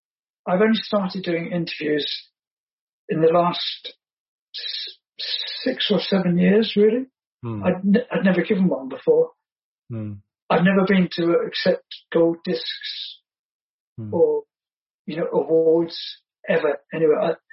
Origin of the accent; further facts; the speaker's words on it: East Barnet, London, United Kingdom; born there; I'm just jumping all over the place, and I'm not doing the I was born in East Barnet on the.